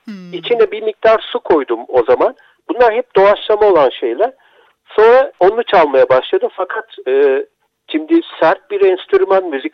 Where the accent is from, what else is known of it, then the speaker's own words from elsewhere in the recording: Erzurum, Turkey; born there; Ben Erzurum'da doğdum. İlk ve orta lise öğrenimi ülkemizin birçok şehrinde tamamladım. Babamın memur olması nedeniyle.